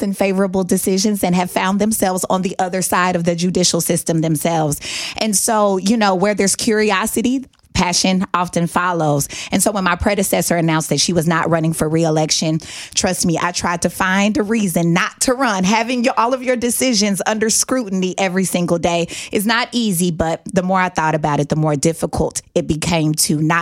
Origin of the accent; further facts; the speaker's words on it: Kansas City, Missouri, United States; Growing up in Kansas City's 3rd District, which historically has been one of the most dangerous and high crime areas in our metropolitan area.